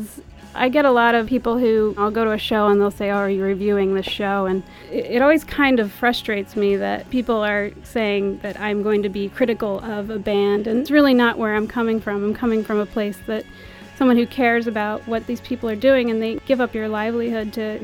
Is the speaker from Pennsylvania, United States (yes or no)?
yes; Pennsylvania, United States; When I came here, I'm from Pennsylvania, I'm from a rural town, and we didn't really have much of a music scene.